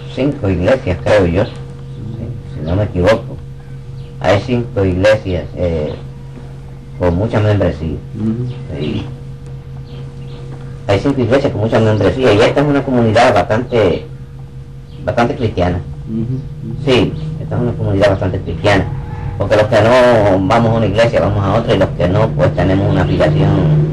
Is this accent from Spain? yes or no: no; Puerto Rico; somos puertorriqueños